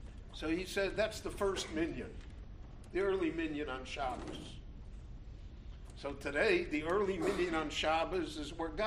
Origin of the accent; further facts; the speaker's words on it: Chicago, Illinois, United States; When I grew up in Chicago, so almost none of us knew a grandparent.